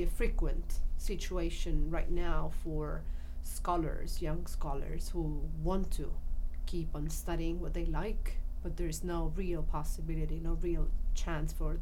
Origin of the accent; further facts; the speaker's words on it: Italy; first language Italian; English is a second language; However, being Italian, my native language, and not English, I feel much more comfortable translating into Italian